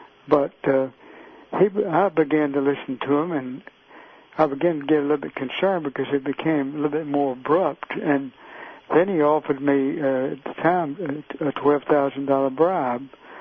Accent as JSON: {"language": "English", "town": "Mount Airy", "region": "North Carolina", "country": "United States", "tie": "born or raised there", "said": "because of a big wave of UFO reports in my hometown of Mount Airy at the time."}